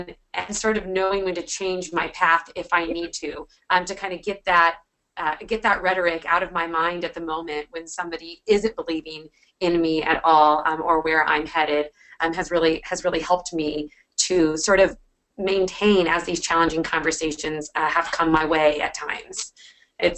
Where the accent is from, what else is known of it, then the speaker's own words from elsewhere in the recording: Washington, United States; especially in my home state, at least of Washington State.